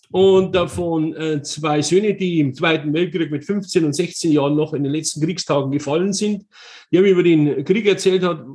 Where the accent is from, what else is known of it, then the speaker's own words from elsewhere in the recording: Kühlstein, Germany; in den 60er Jahren, dieses kleine Dörfchen, wo ich aufgewachsen bin, Kühlstein, hatte, ja, sage ich mal, 5 Bauernhöfe und dann war es schon.